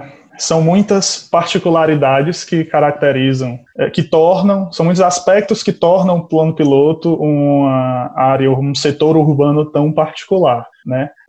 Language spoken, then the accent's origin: Portuguese; Teresina, Piauí, Brazil; moved away as an adult; now in Brasília, Brazil; Eu sou natural de Teresina, né, capital do Piauí, e me mudei para Brasília há 3 anos para fazer mestrado.